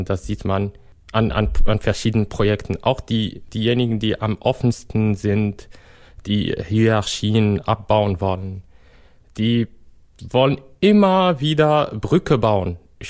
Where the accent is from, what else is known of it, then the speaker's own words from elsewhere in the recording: Morocco; German is a second language; Du als zum Beispiel als Kubaner, ich als Marokkaner